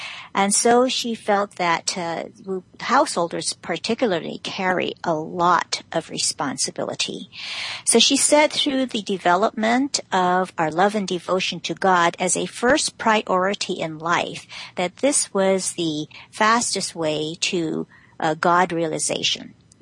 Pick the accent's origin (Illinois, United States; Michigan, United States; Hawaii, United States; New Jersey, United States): Hawaii, United States; now in New York City, United States; And because I am from Hawaii and there is the Hawaiian Standard Time